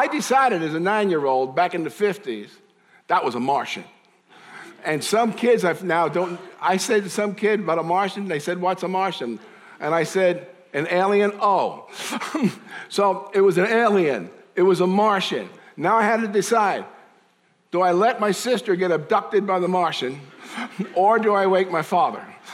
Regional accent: New York City, New York, United States; So my job as a 9-year-old, growing up in New York, we had a 1-bedroom apartment, and my mother and father slept outside on a couch in the living room, New York City living.

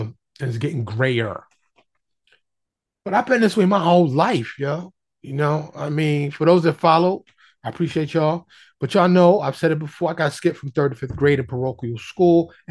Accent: New York City, New York, United States; I grew up in Harlem in the South Bronx. I grew up in New York City.

